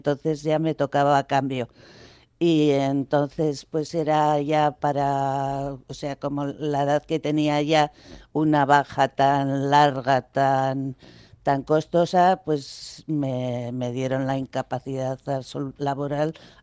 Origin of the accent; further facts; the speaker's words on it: Basque Country, Spain; now in Gipuzkoa, Spain; yo no soy de Guipúzcoa, yo soy vizcaína